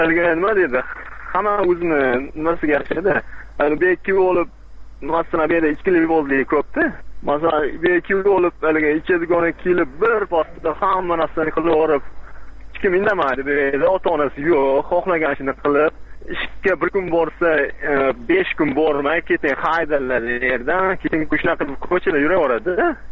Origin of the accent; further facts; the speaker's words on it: Andijan, Andijan Region, Uzbekistan; now in Moscow, Russia; Men o'zim Moskvadanman, o'zi aslida Andijondanman.